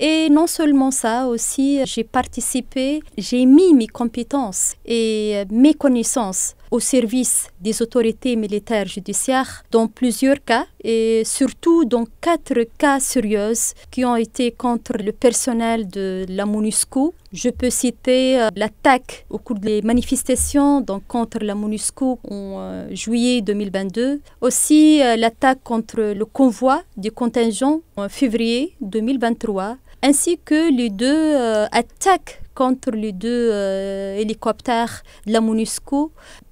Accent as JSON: {"language": "French", "country": "Tunisia", "said": "je suis tunisienne"}